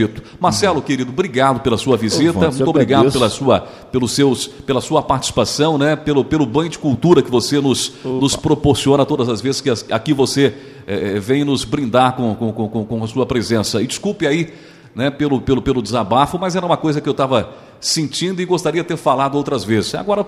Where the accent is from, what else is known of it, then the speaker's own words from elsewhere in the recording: Brazil; Inclusive, eu me coloco no meio disso. Sou brasileiro também.